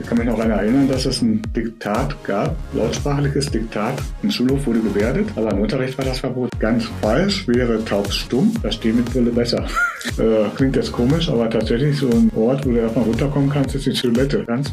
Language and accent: German; Osnabrück, Lower Saxony, Germany; ich war die ersten 3,5 Jahre in Osnabrück, wo ich herkomme, auf der Gehörlosenschule